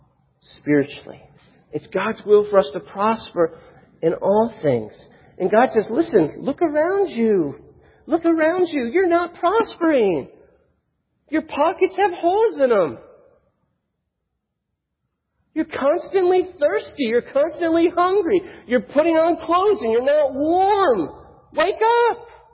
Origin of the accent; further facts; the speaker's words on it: Florida, United States; I'm from Florida